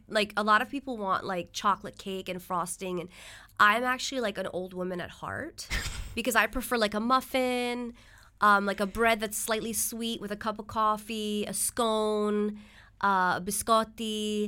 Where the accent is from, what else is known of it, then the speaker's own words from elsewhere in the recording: New York City, New York, United States; I wanted to recreate that like energy of like how I grew up in New York City.